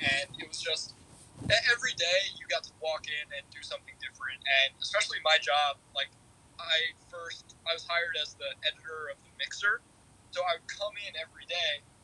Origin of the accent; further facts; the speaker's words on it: United States; when you're an English kid growing up in America, you love England.